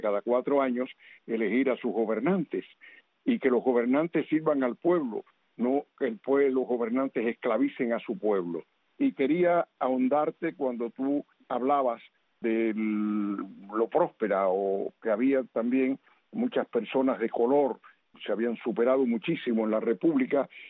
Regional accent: Cuba; moved away as an adult; en la que yo me eduqué, en la que yo pude prosperar como cubano humilde y que llegué a tener el negocio y todas las cuestiones hasta el año 61 en que salí para el destierro

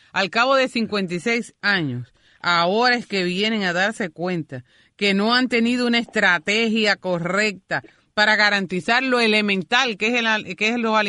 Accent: Oriente, Cuba; la gente de Oriente, de donde yo soy?

